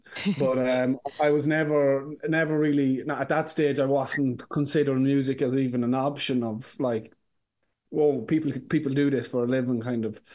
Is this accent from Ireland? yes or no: yes; Ireland; it's always like the dream as an Irish artist